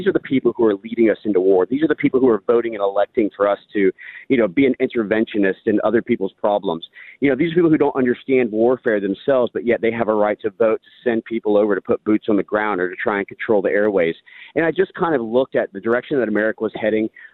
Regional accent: United States; makes me feel that I would have failed as a father, as a patriot, as an American.

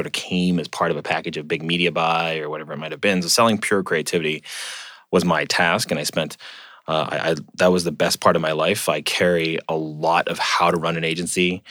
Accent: Toronto, Ontario, Canada; also born or lived in Hong Kong; So I grew up in Toronto. I was born to parents from Hong Kong. I actually spent a lot of my childhood in Hong Kong with them.

